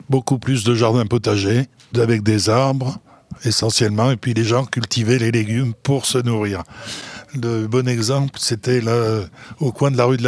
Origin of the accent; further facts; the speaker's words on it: Clermont-Ferrand, Auvergne-Rhône-Alpes, France; moved away as an adult; J'y suis resté jusqu'à 18 ans. À 18 ans, je suis parti de Clermont-Ferrand pour aller faire mes études et ensuite pour travailler. Donc j'ai travaillé pendant 40 ans et au bout de tout ça, à 60 ans et quelques, je suis revenu dans ma maison natale